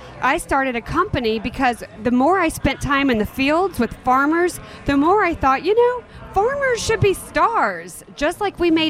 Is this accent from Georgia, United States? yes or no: yes; Atlanta, Georgia, United States; I'm from Atlanta, and I'm here to celebrate farmers and all the great things that farmers are doing for all of us.